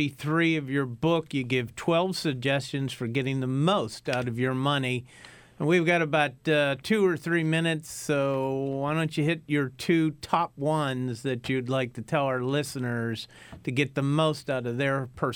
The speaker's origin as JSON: {"language": "English", "country": "United States", "accent": "American", "said": "I don't think my American accent will ever disappear, even if I went there."}